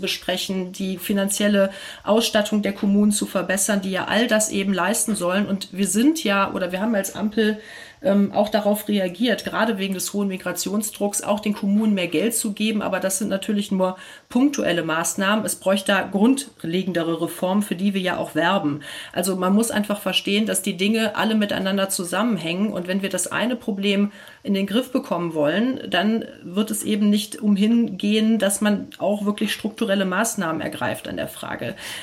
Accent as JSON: {"language": "German", "town": "Gelsenkirchen", "region": "North Rhine-Westphalia", "country": "Germany", "said": "ich komme aus Gelsenkirchen. Wir sind, glaube ich, die ärmste Stadt Deutschlands"}